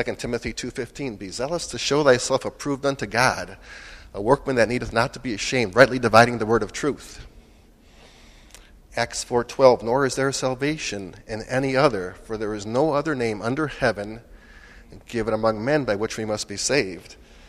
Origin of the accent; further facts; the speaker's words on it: Chicago, Illinois, United States; And I grew up in this area. I was raised in the Chicago area.